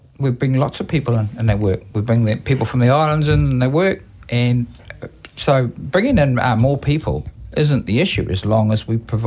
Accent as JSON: {"language": "English", "town": "Brentwood", "region": "East of England", "country": "United Kingdom", "said": "if I come from England, I come from Essex, some of my English ancestors, if I went back into Essex, into Brentwood, where I'm from"}